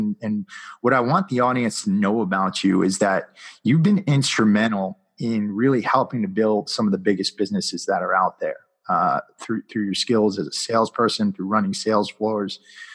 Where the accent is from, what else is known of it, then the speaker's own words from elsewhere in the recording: Connecticut, United States; it's kind of reminding me of my hometown in Connecticut.